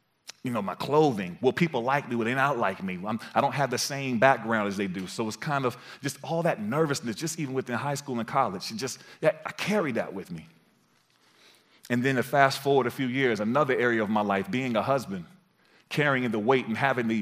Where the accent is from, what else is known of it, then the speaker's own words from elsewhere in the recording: North Carolina, United States; That, since I was from North Carolina, that was a big one for a lot of the people.